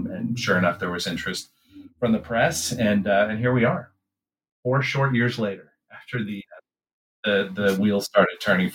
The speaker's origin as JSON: {"language": "English", "region": "Midwest", "country": "United States", "tie": "born or raised there", "said": "I grew up in the Midwest. I attended a small liberal arts college in Kentucky that was in a dry county."}